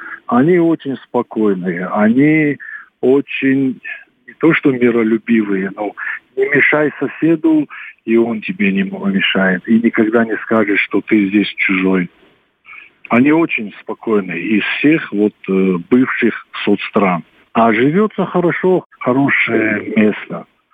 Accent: Chikala, North Ossetia–Alania, Russia; born there; Родился я в селении Чикала, Яровский район. Помним, конечно, мы каждый год ездим, мои дети каждый год ездят в Осетию.

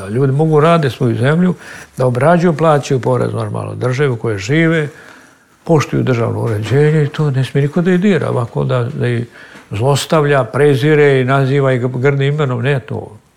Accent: Bosnia & Herzegovina; born there; Ja sam rođen u Bosni, među tim ljudima

